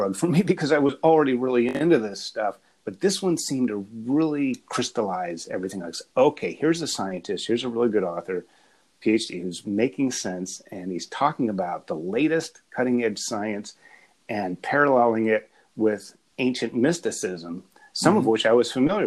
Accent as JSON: {"language": "English", "region": "Appalachia", "country": "United States", "tie": "born or raised there", "said": "I grew up in Appalachia, but I was raised in academia."}